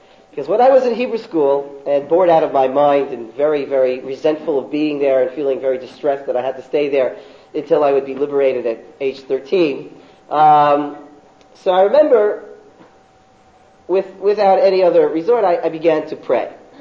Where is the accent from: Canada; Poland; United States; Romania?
Canada; Toronto, Ontario; When I was growing up in Toronto, I did Baruch Hashem, thank God, I did very well in school.